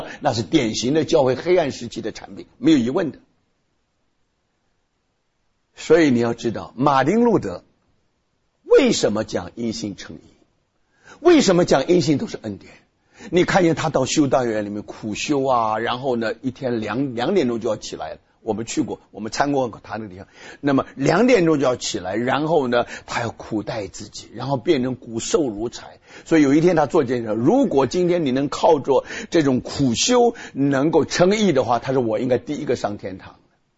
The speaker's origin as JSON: {"language": "Chinese", "country": "Taiwan", "tie": "born or raised there", "moved": "yes", "lives_now": "United States", "said": "那我刚刚到美国的时候，那因为我在台湾长大"}